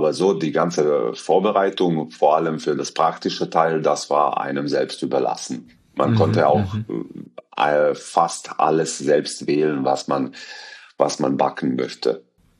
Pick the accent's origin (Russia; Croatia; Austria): Croatia; first language Croatian; German is a second language; seine Eltern kommen aber aus demselben Ort, wo ich herkomme, aus Kroatien. Er spricht fließend Kroatisch mit meinem Dialekt auch